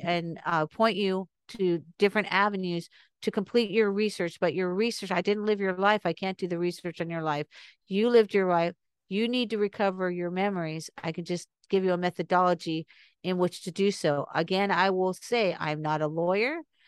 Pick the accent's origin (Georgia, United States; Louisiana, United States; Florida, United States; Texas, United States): Florida, United States; North Miami Beach; And I was raised in Ives Estates mm-hmm. for 17 years. I went to Mady Ives Elementary School. I lived off Ives Dairy Road in North Miami Beach off the 95.